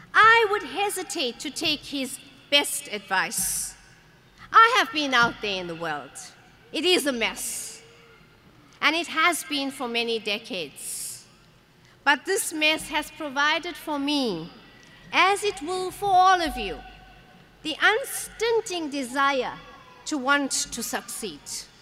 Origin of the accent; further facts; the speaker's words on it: South Africa; I speak to you today as a South African, as an African, as a person of a black origin, as a person of a black person in race-conscious South Africa.